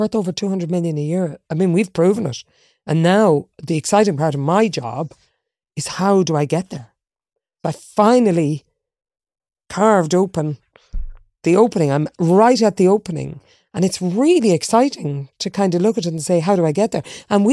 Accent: Dublin, Leinster, Ireland; my mum was a farmer's daughter, even though I was raised in Black Rock in Dublin. We were a farming stock.

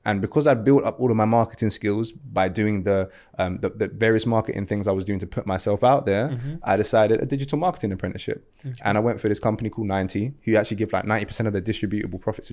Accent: London, United Kingdom; But you know, you go through the regular growing up in London kind of stuff.

